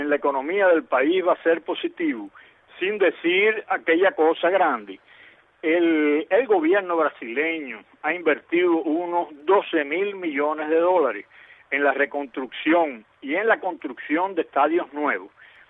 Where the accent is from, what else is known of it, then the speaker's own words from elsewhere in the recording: Cuba; yo como cubano, en Cuba no hay tradición de fútbol